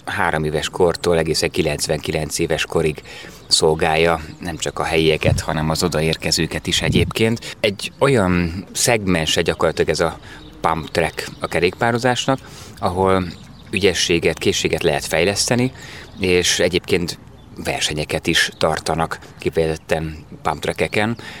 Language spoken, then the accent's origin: Hungarian; Pécs, Baranya, Hungary; Egyébként, ahonnan én jövök, Pécset is